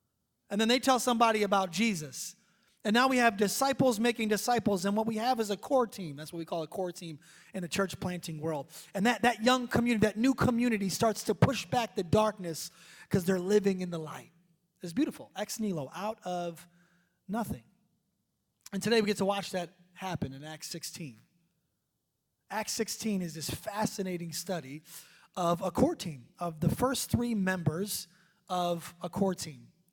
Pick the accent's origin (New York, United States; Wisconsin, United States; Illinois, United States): New York, United States; We're from New York, New Jersey. We ain't doing no minivan.